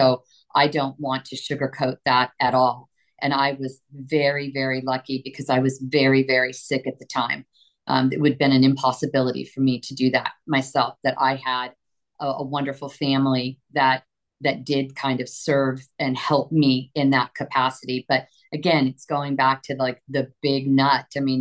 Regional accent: California, United States; I was living in the San Francisco Bay Area. I'm from California

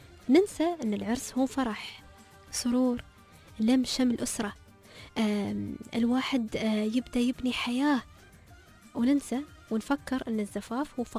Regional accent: United Arab Emirates; نحن نحرص كأهل الإمارات

